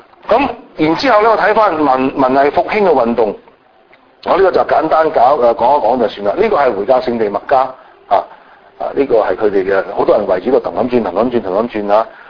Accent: Guangdong, China; 我哋中國人我哋廣東人講話七國咁亂啊

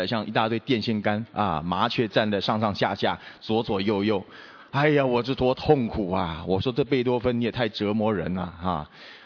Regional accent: Taiwan; 那我小时候在台湾是不是一个很乐观，也是一个算很自卑，而且不是一个快乐的小孩啊

